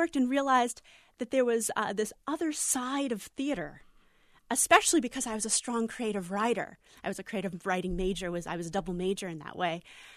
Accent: Maine, United States; University of Maine, which is where the state I grew up in. Mm-hmm. So I got to, in some ways, go back to my home state.

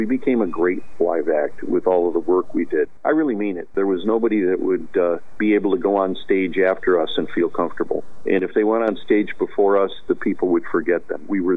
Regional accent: Westmont, Illinois, United States; Jerry and Pilster were from Hinsdale. I was from Westmont, and Denny and James Ferris were from Downers Grove.

